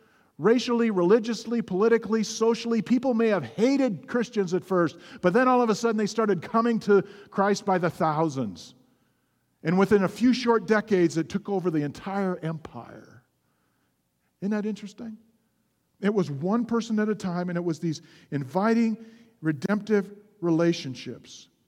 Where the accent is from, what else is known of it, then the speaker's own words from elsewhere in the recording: Gresham, Oregon, United States; I grew up in a city that was sort of the poor country cousin of the metropolitan Portland area. I grew up in Gresham of the Gentiles.